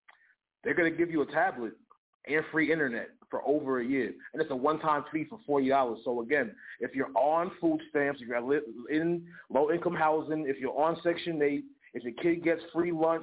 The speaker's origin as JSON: {"language": "English", "region": "East Coast", "country": "United States", "said": "Man, you know, I'm from the East Coast, man."}